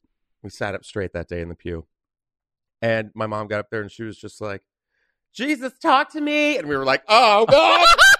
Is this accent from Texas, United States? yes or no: yes; San Antonio, Texas, United States; I was in San Antonio all the way. So I say I'm from San Antonio because I spent the most time there.